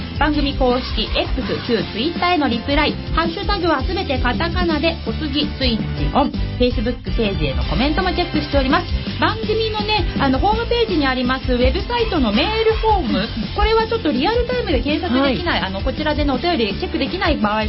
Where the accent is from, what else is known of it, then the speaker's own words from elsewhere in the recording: Kawasaki, Kanagawa, Japan; 本日の番組メインパーソナリティは川崎生まれ川崎育ち